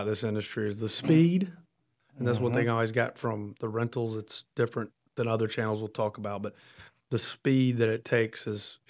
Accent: Asheboro, North Carolina, United States; Grew up in Asheboro, right in the middle of North Carolina.

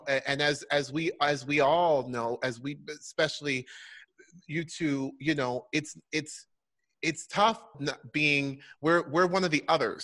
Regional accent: Orlando, Florida, United States; I mean, I grew up in Orlando, Florida.

